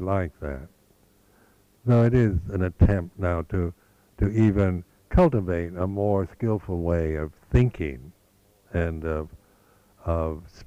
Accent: United States; like I'm an American, so how Americans speak is quite different from the British.

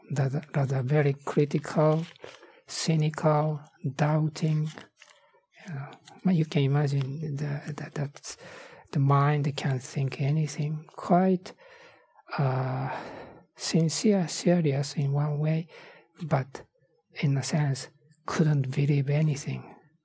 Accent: Nara, Japan; English is a second language; but I am from Nara, even it is an ancient, more ancient capital of Japan.

